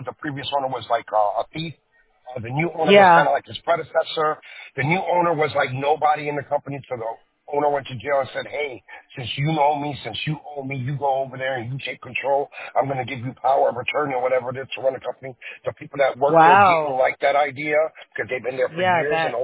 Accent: Brooklyn, New York, United States; Saw that I was from Brooklyn, saw that I was tough, saw that I didn't just shut up to all the guys at work

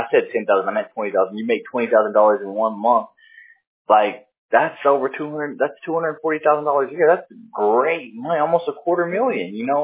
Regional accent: Oklahoma, United States; It's always better than typically where I'm from. I'm from Oklahoma, so, you know, it's crazy out there with that weather.

